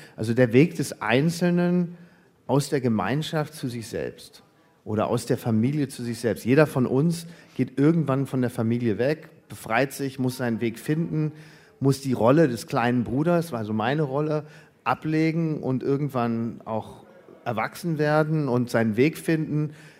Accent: Wolfsburg, Lower Saxony, Germany; Aber ich bin in Deutschland geboren, in Wolfsburg. Und da aufgewachsen. Und meine Mutter ist Schweizerin, mein Vater ist Österreicher. Von daher habe ich die beiden Pässe.

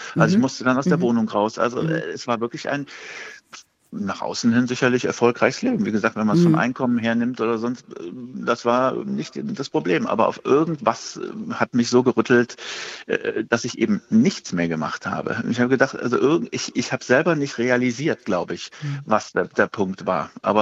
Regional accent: Cologne, North Rhine-Westphalia, Germany; now in Berlin, Germany; Bin aus Köln weggegangen, bin nach Berlin gekommen und muss sagen, also Berlin wollte ich früher nie hin und es ist einfach eine geniale Stadt.

